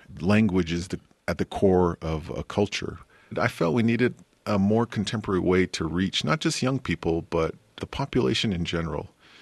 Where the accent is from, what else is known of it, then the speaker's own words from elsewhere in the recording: Navajo Nation, United States; because I'm not fluent in Navajo. I grew up on the Navajo Nation, around the Navajo language. Both of my parents speak Navajo, yet I don't.